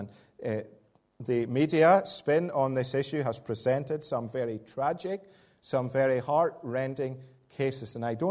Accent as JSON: {"language": "English", "town": "Dundee", "region": "Scotland", "country": "United Kingdom", "tie": "born or raised there", "lives_now": "Northern Ireland, United Kingdom", "said": "I am a Scotsman by birth. I did grow up in Dundee or near Dundee on the east coast of Scotland, but it's my joy and delight to live in Northern Ireland"}